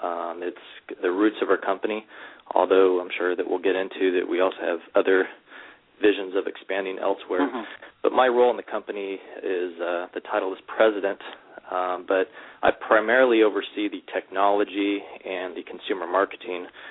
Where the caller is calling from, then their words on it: Sacramento, California, United States; We're calling from Sacramento, actually just outside of Sacramento in the foothills of Lake Tahoe.